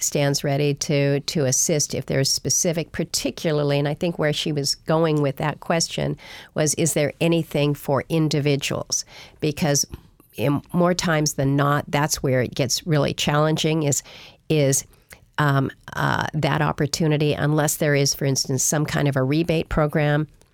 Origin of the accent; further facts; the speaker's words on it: Alaska, United States; I grew up there in Southeast.